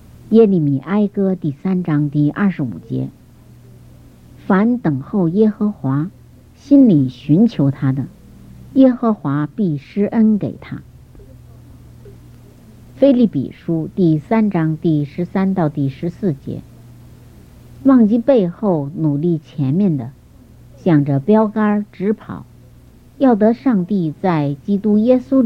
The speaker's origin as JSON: {"language": "Chinese", "region": "Beijing", "country": "China", "tie": "born or raised there", "also_born_or_lived": "Fuzhou", "said": "我是在福州出生的，那是中国南部的一个沿海的城市。在我4岁的时候，我的家就搬到北京去了。"}